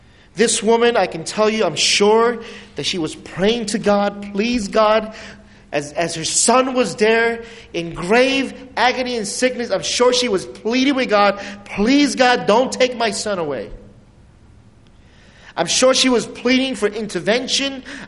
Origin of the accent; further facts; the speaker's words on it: New York City, New York, United States; now in Syracuse, United States; When I grew up in New York City, we know what gridlock is. I remember one time when I was first got here in Syracuse, they were saying we have a gridlock.